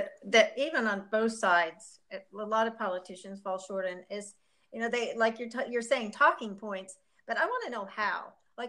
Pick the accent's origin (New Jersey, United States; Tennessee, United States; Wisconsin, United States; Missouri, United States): Wisconsin, United States; now in Bloomington, United States; I know this area, I'm not from here. Actually, you and I have a background in common. We're both from Wisconsin.